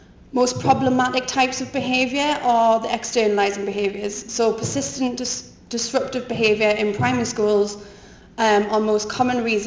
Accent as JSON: {"language": "English", "region": "North East England", "country": "United Kingdom", "accent": "Geordie", "said": "I hope you can all understand my accent. I keep trying to adopt a weird American accent when I'm talking to you all, so I kind of verge into this weird Geordie American thing."}